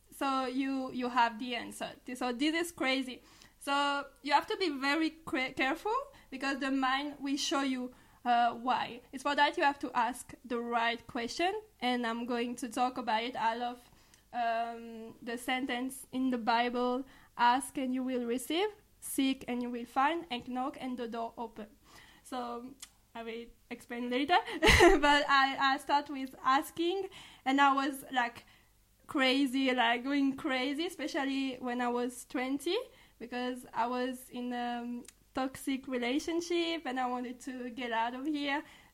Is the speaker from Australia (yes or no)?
no; France; English is a second language; So as you can notice, I'm from France, so this is for my accent.